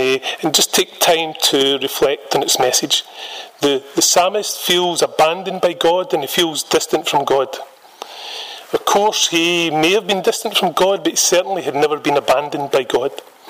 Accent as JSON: {"language": "English", "region": "Scotland", "country": "United Kingdom", "said": "I'm from Ayrshire and I'm a first year student."}